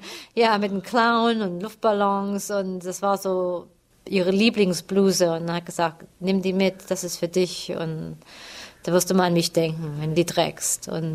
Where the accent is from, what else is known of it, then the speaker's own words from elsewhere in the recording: Germany; accent: Turkish; Ich war nun DDR-Bürger und Flüchtling. Und wenn man mich gehört hat, wie ich nun mit meinem türkischen Akzent spreche, wusste man es sofort, dass ich aus der DDR war.